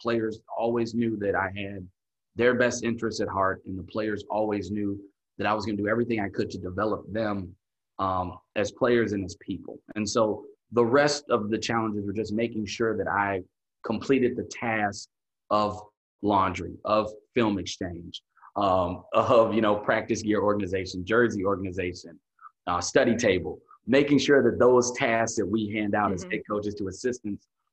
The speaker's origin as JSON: {"language": "English", "town": "Chicago", "region": "Illinois", "country": "United States", "said": "I'm from Chicago. I've always had a huge recruiting footprint in Chicago."}